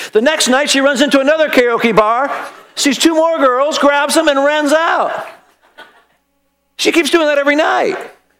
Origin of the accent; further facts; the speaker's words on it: San Francisco, California, United States; We're from San Francisco. You have to forgive us. We think every home should be a Victorian.